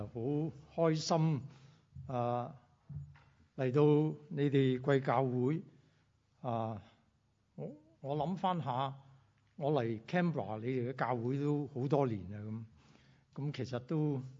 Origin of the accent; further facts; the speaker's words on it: Chaozhou, Guangdong, China; 因为我是潮州人，潮州人呢，最紧要呢，就是有甜嘢食。